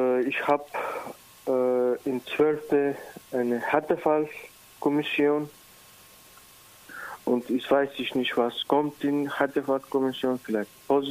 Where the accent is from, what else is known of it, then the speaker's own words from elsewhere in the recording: North Macedonia; German is a second language; now in Germany; Ja, ich komme aus Mazedonien. Ich bin hier mit meiner Frau, mit drei Kindern und meinen Eltern und meine kleine Nichte. Ich bin 2 Jahre in Deutschland